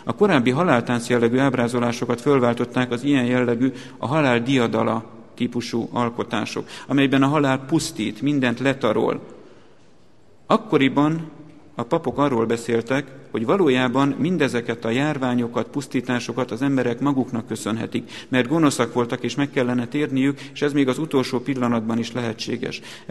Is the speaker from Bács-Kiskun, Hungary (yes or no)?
no; Szabolcs-Szatmár-Bereg, Hungary; Amikor én kisfiú voltam, egy olyan szabolcsi faluban nőttem fel, ahol akkoriban még volt háznáravatalozás, virrasztás